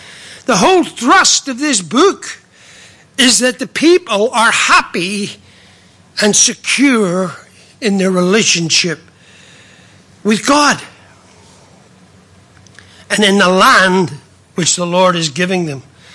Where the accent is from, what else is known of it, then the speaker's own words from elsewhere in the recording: Ireland; And therefore I love the Irish because I'm Irish. I do love the Irish because I'm Irish